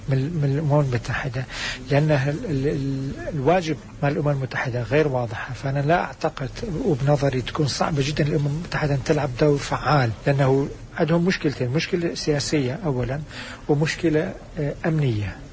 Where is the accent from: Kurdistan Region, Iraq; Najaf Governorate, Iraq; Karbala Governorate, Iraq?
Kurdistan Region, Iraq; احنا عندنا في العراق عموما وفي كردستان خاصة عندنا تجربة غير إيجابية